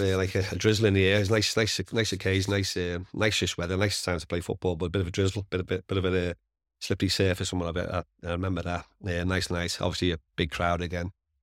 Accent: England, United Kingdom; growing up in England, there's always the FA Cup final and what have you.

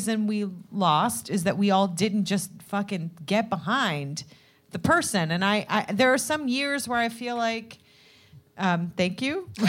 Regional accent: Ohio, United States; Where are you from? Because I'm from Ohio, and that's like a big fucking deal.

